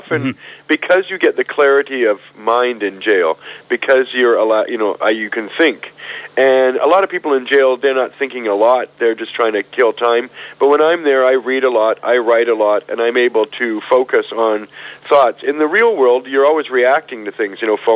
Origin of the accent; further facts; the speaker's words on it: Canada; It's not related to the fact that I'm Canadian and I did all my activities in Canada.